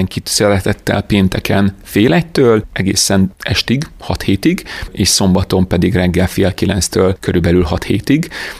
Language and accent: Hungarian; Hungary; mert én is magyar vagyok